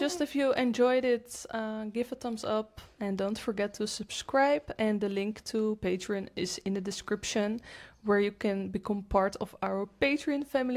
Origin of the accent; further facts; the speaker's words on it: Netherlands; English is a second language; And that sounds maybe a bit weird because I'm from the Netherlands. So I think I have to explain this better. Mm-hmm. But I'm from like not a super small town. It has like 200,000 people.